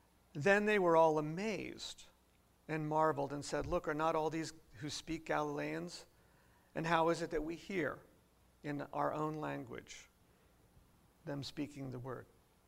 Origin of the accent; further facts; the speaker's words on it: Maine, United States; I'm from Maine and people think they talk funny up there. I'm lucky I avoided that.